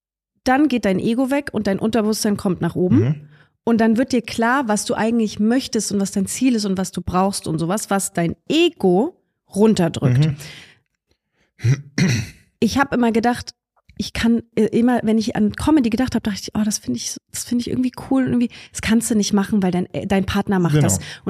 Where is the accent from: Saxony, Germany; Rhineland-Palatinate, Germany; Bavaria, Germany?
Saxony, Germany; Dresden; accent: Saxon; weil ich bin ja Ossi. Also ja. Dresden, ich habe dann so ein bisschen mit sächsischem Dialekt gespielt